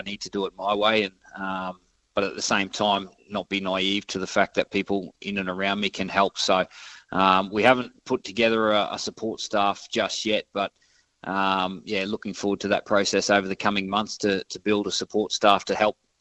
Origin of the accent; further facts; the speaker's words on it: Queensland, Australia; But I suppose growing up in North Queensland, you know, this team was an inspiration to me.